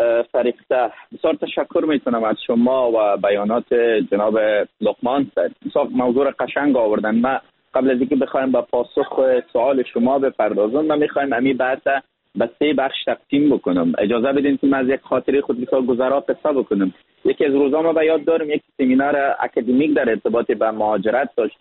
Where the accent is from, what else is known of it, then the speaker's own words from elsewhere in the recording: Afghanistan; چون یک از افغانستان هستم و با افتخار تمام این نام و عزت و هویت هر جای دنیا بالاخره بودیم با خود ما حمل کردیم